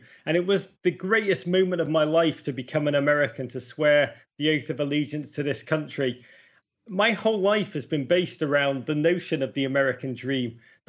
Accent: Liverpool, North West England, United Kingdom; I grew up in Liverpool in the 1980s.

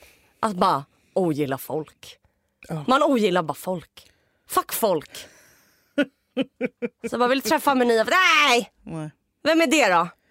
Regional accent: Huddinge, Stockholm County, Sweden; Jag kommer från Huddinge.

